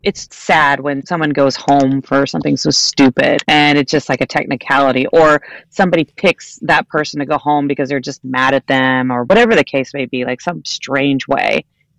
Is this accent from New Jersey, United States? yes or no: no; Houston, Texas, United States; born there; And I was like, yes, I was born in Houston.